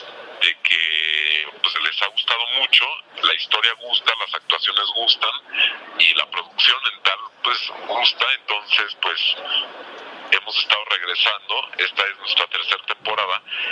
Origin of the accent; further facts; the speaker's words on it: Mexico; yo creo como mexicano que eso es lo que hace falta, ¿no? En México